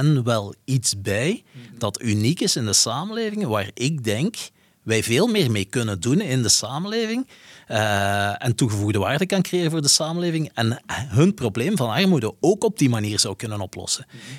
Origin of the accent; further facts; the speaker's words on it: Flanders, Belgium; Ik van België. Toen kreeg ik de vraag, zit je een Wal of een Vlaming? Ik zei, ik ben Vlaming.